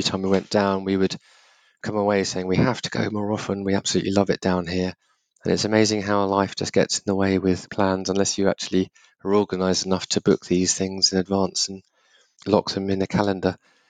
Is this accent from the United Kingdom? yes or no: yes; England, United Kingdom; Yes, I think we're very English about it.